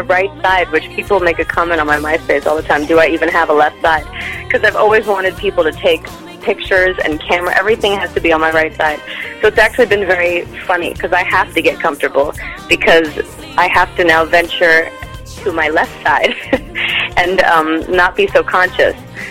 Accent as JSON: {"language": "English", "town": "New York City", "region": "New York", "country": "United States", "said": "I'm from New York, and I live in the subway, basically."}